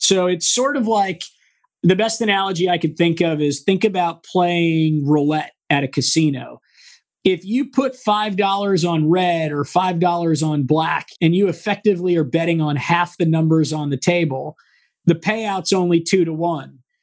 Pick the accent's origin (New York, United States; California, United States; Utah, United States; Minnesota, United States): California, United States; San Diego; born and raised in San Diego, went to college in Washington, D.C., wanting to be president of the United States.